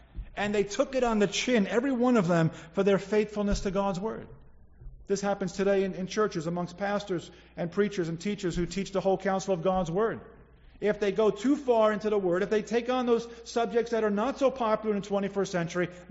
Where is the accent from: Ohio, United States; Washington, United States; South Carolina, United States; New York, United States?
New York, United States; Queens; Born and raised in Queens, not a lot of farms in Queens.